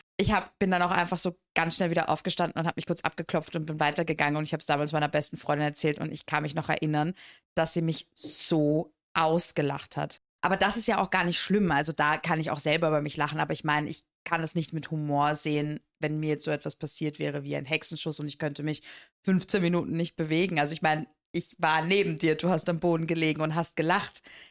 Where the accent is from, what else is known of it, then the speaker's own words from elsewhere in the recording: Dortmund, North Rhine-Westphalia, Germany; Ich bin in Dortmund aufgewachsen.